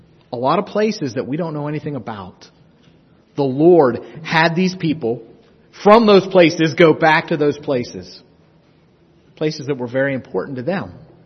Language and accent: English; East Liverpool, Ohio, United States; also born or lived in West Virginia / South Carolina; we had been in South Carolina for a while, but originally we're from Ohio and West Virginia, East Liverpool and Newell.